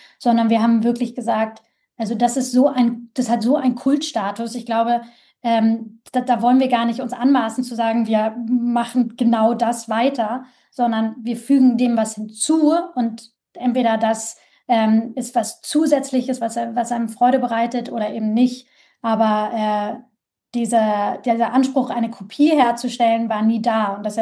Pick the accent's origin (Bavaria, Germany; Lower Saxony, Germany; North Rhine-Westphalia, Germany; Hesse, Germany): Bavaria, Germany; Munich; ich bin in der Stadt groß geworden. Ich bin richtig Stadtkind und in München.